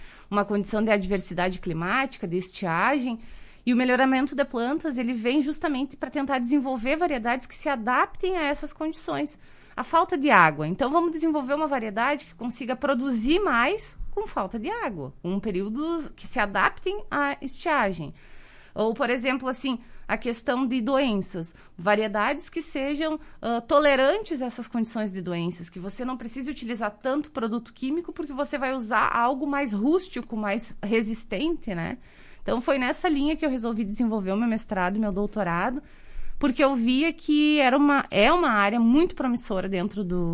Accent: Pinhal Grande, Rio Grande do Sul, Brazil; also born or lived in Santa Maria; eu sou de Santa Maria, mas me criei num município de interior, lá da região central do estado, chamado Pinhal Grande, que é um município que faz parte da região da quarta colônia de italianos, né? Então, o meu nome e o meu sobrenome vêm de origem italiana.

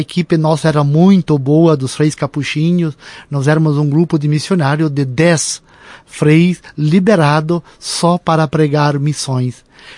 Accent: Áurea, Rio Grande do Sul, Brazil; eu me ordenava na minha terra natal, Áurea. Antes era Vila Áurea, mas tornou-se município

